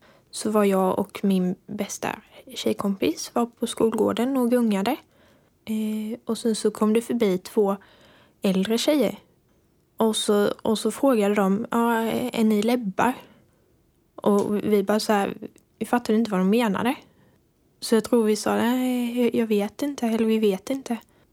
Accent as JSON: {"language": "Swedish", "town": "Växjö", "region": "Kronoberg County", "country": "Sweden", "tie": "born or raised there", "said": "Jag föddes i Växjö den 10 december år 2000. Min mamma var 19 år när hon fick mig. Mina första år bodde jag ute i Jämla, i min mormors hus. Vi bodde på övervåningen och mormor bodde på undervåningen. Sen flyttade vi in till stan och sen dess har jag bott här i Växjö."}